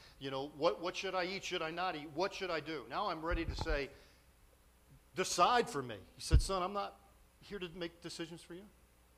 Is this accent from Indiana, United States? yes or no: no; New Orleans, Louisiana, United States; I grew up in New Orleans. I worked on Bourbon Street as a 14-year-old.